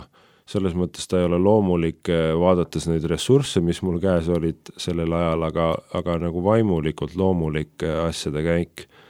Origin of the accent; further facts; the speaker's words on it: Võru County, Estonia; Mina olen üles kasvanud Võrumaal, Lõuna-Eestis.